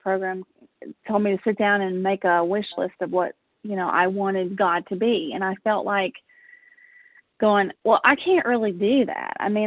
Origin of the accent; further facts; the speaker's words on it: Georgia, United States; I mean, I grew up in South Georgia, was raised in a Southern Baptist church.